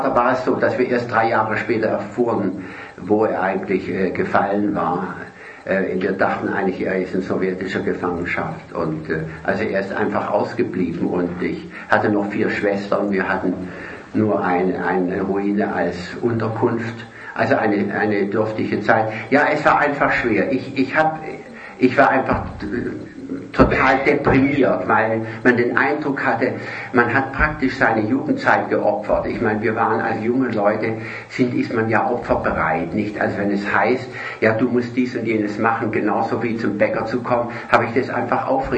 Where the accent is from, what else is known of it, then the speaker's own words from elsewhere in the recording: Stuttgart, Baden-Württemberg, Germany; born there; Ich bin auch nicht in Bayern geboren, sondern in Stuttgart. Eigentlich müsste ich Schwäbisch sprechen. Meine Mutter war aber Mecklenburgerin.